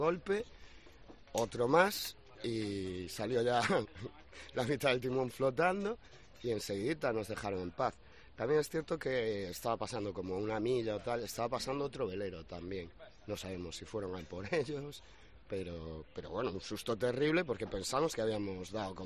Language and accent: Spanish; Vilagarcía de Arousa, Galicia, Spain; Sí, somos de Villagarcía de Arousa, en Galicia.